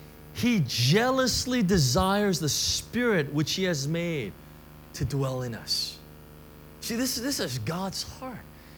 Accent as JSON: {"language": "English", "town": "Costa Mesa", "region": "California", "country": "United States", "tie": "born or raised there", "said": "in the States, where I grew up in Costa Mesa, it's the international headquarters of TBN."}